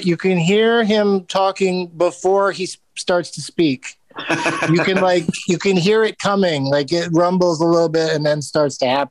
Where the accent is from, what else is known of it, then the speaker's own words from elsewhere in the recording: San Diego, California, United States; So I would go there a lot when I grew up in San Diego.